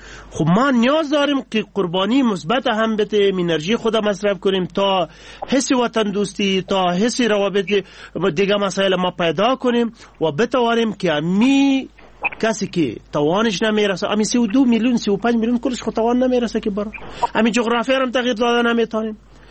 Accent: Afghanistan; ما همه افغان هستیم، یک ملت هستیم، مسلمان هستیم و انسان هستیم

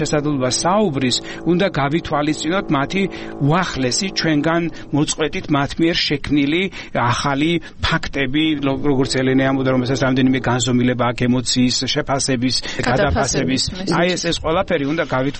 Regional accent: Samegrelo-Zemo Svaneti, Georgia; მეც ასე ვთქვათ მეზობელი კუთხიდან ვარ სამეგრელოდან ვარ წარმოშობით

